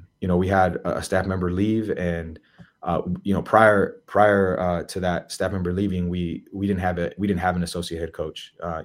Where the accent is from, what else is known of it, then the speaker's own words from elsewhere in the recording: Montebello, California, United States; I grew up in East LA and Montebello to be specific. And the reality was there wasn't a lot of opportunity where I grew up.